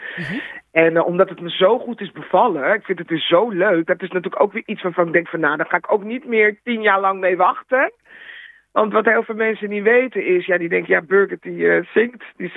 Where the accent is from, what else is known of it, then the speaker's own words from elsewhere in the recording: Amsterdam, North Holland, Netherlands; now in Rotterdam, Netherlands; Want ik woon sinds 1,5 jaar in Rotterdam. En nou, ik voel me hartstikke welkom hier als Amsterdamse.